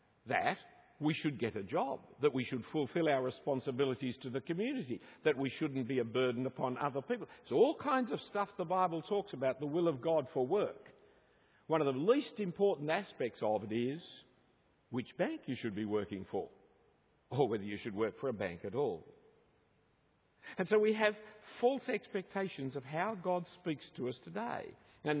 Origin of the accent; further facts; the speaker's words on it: Australia; the education that I'm an Australian, I had no say in it.